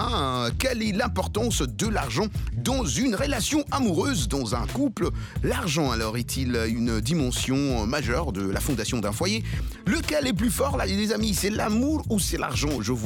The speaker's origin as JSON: {"language": "French", "country": "DR Congo", "said": "mon pays d'origine, la RDC."}